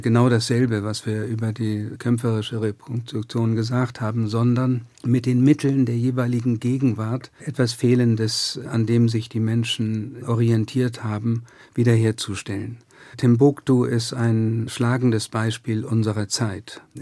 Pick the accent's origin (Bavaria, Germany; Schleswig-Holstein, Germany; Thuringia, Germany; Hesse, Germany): Schleswig-Holstein, Germany; Kiel; Ich bin in Kiel nach dem Krieg aufgewachsen.